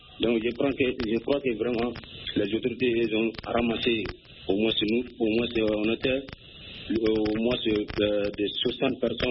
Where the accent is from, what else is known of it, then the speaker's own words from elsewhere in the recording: Mali; born there; Dans mon pays natal comme le Mali